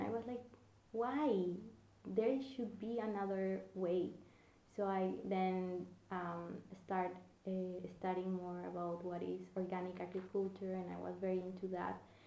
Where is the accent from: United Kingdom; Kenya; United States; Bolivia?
Bolivia; Cochabamba; English is a second language; I come from Bolivia, from Cochabamba